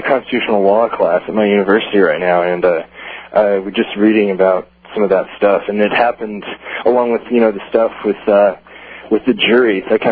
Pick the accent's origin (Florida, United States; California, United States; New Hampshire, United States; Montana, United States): California, United States; Oh, yeah, that and my home state of California is too expensive to move back to.